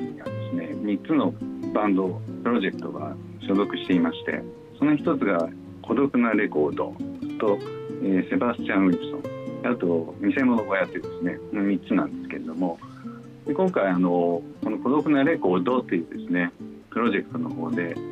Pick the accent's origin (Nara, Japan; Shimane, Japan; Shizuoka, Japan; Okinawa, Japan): Shimane, Japan; Matsue; moved away as an adult; now in Tokyo, Japan; 出身は島根県松江市なんですけれども、から、まあ、東京を今、上京してもう30年ぐらいになるんですけれども、今東京で音楽活動展開しております。